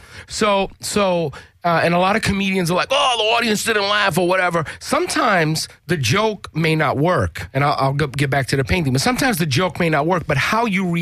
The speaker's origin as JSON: {"language": "English", "region": "East Coast", "country": "United States", "said": "You know, the thing, I am from the East Coast like you are, so you acclimate to it."}